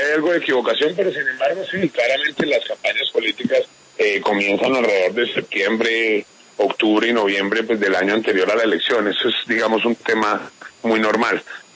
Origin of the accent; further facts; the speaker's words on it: Tumaco, Nariño, Colombia; Yo soy oriundo pues de Tumaco, de la costa pacífica de Nariño